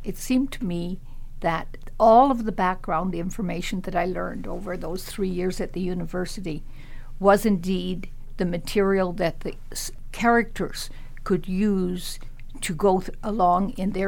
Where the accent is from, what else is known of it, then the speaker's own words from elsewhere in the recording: Ontario, Canada; It was all that I had missed by growing up in Ontario, where there was not a Newfoundland father for me to cuddle into and to have stories told.